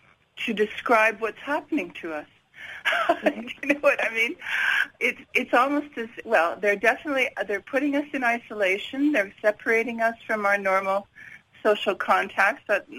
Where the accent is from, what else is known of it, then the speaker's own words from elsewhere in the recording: Montreal, Quebec, Canada; now in Kamloops, Canada; I'm from Montreal, but I can't really go back there.